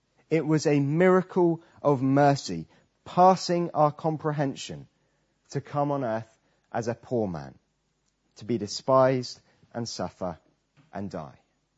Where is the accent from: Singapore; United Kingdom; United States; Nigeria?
United Kingdom; Trowbridge, South West England; I'm from Trowbridge, but you have no idea where Trowbridge is. So I have to explain it's in Wiltshire. You still have no idea where it is. So I have to tell you it's near Bath.